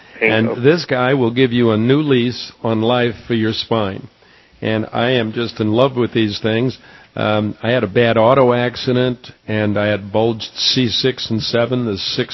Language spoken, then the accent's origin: English; New York, United States; I grew up in New York, and of course, when I was a kid, everybody had to box or you had to stay home, you know what I mean?